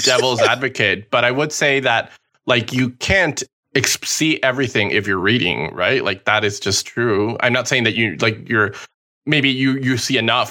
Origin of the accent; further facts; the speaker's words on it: Peru; first language Spanish; English is a second language; And I come from Peru. We were colonized by the Spanish people in very similar situation.